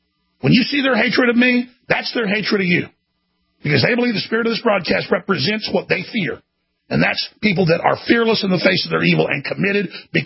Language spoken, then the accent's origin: English; United States; And I'm an American. I come out of a long saga and a long struggle of 244 years and before that.